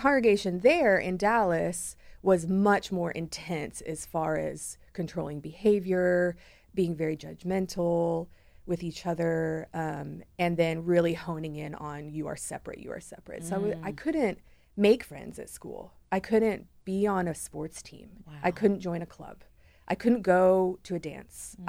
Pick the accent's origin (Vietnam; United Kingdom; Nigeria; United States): United Kingdom; Scotland; we grew up in Scotland. I have two siblings. My parents were there because of oil.